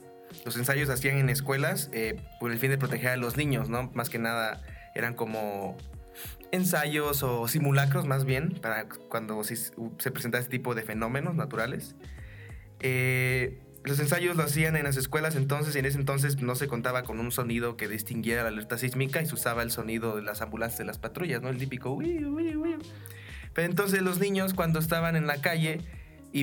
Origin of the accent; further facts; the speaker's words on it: Coyoacán, Mexico City, Mexico; Yo soy Coyoacán.